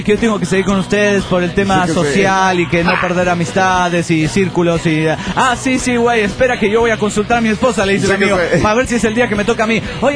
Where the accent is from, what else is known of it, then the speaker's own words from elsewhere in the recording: La Paz, Baja California Sur, Mexico; de La Paz Baja, California, México.